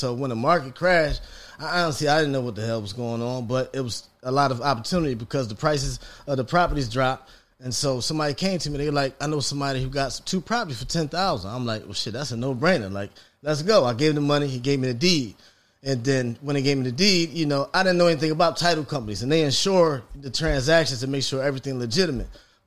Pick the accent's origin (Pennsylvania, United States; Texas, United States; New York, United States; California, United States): Pennsylvania, United States; Philadelphia; I'm from North Philadelphia, right here. I grew up the street. My grandfather used to sell fruits and vegetables on this block.